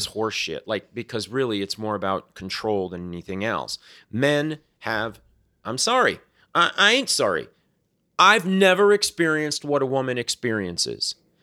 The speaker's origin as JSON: {"language": "English", "region": "Florida", "country": "United States", "tie": "born or raised there", "said": "I saw that when I was growing up in South Florida"}